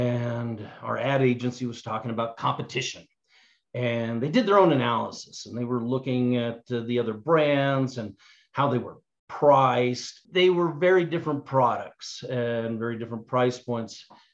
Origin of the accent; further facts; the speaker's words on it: Albuquerque, New Mexico, United States; I grew up here in Albuquerque.